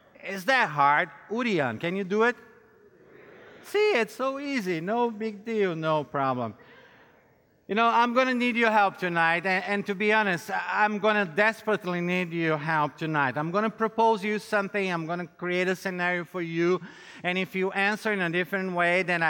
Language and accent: English; Brazil; English is a second language; now in United States; And like I said, I'm from Brazil and I have a slight accent.